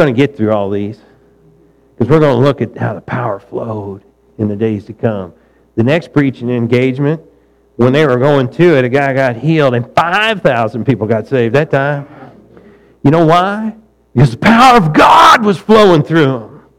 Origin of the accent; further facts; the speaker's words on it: Missouri, United States; I'm from Missouri and we're helping clean up your neighborhood.